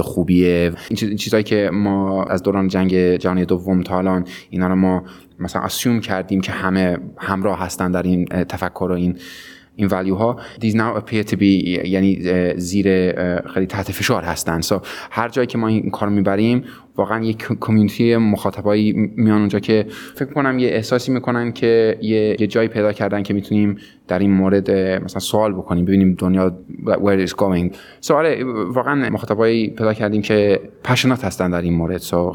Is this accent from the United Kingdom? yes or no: yes; England, United Kingdom; یه رگم ایرانی هست، اما در واقع هویت شخصی ام خب من چون بزرگ شده انگلیس هستم